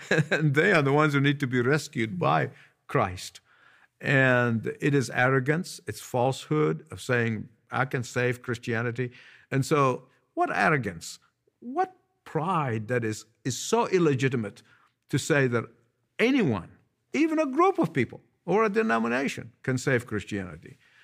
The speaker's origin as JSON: {"language": "English", "country": "Egypt", "tie": "born or raised there", "said": "whether it be in India or my hometown, the country of Egypt, or anywhere in the Middle East"}